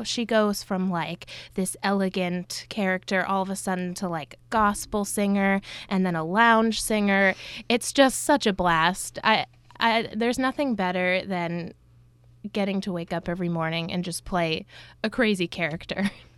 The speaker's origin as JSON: {"language": "English", "town": "Boston", "region": "Massachusetts", "country": "United States", "said": "Well, I am from the Boston area, but I go to school at the Hart School, which is in Hartford, Connecticut."}